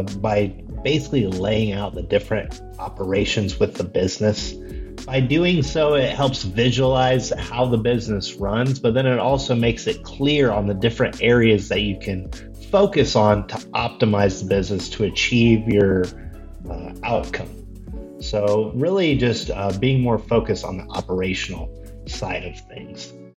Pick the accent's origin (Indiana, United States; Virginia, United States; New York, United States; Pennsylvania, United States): Indiana, United States; moved away as an adult; now in Austin, United States; So I moved from Indiana, my home state, to Austin.